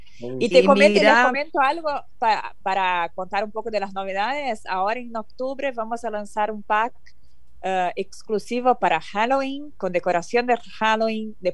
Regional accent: Brazil; Spanish is a second language; al final somos brasileñas.

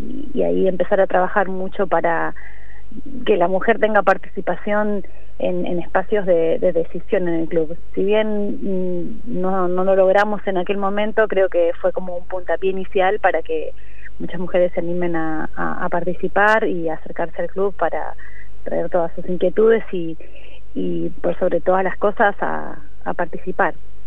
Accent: La Matanza, Buenos Aires Province, Argentina; en este caso de La Matanza, donde yo nací, donde yo me crié

